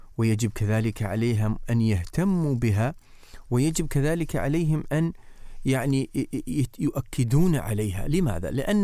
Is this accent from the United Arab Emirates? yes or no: yes; United Arab Emirates; نحن عندنا في الإمارات